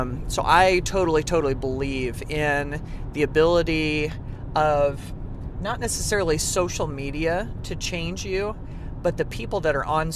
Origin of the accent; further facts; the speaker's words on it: Indiana, United States; Today, I am south of Indianapolis. Remember, I'm from West Central Indiana.